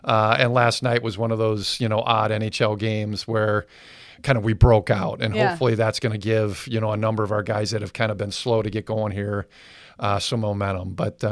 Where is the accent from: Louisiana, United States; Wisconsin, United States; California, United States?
Wisconsin, United States; moved away as an adult; now in Dallas, United States; So my entire adult life is here in Texas. I'm from Wisconsin originally and played college hoops there, of all things.